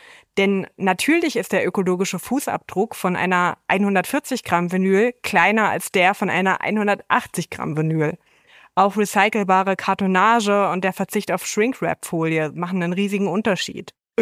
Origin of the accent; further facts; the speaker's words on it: Leipzig, Saxony, Germany; in meiner Heimatstadt Leipzig